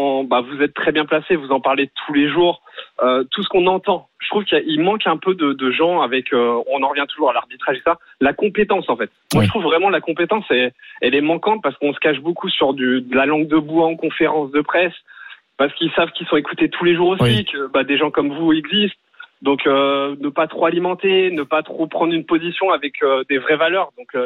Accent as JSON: {"language": "French", "town": "Rennes", "region": "Brittany", "country": "France", "said": "en tant que Rennais, j'aurais bien voulu leur piquer à Nice"}